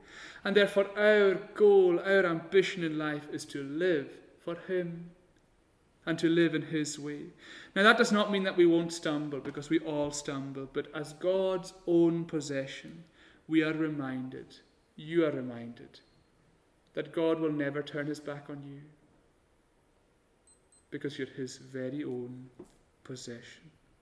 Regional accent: Stornoway, Scotland, United Kingdom; I remember when I was wee, I was growing up in Stornoway

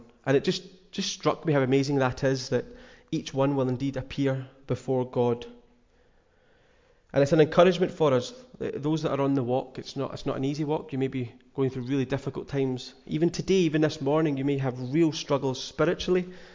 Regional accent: Glasgow, Scotland, United Kingdom; now in North Harris, United Kingdom; so Glasgow, I'm from Glasgow. You've probably noticed I've not got the North Harris accent. From Glasgow originally.

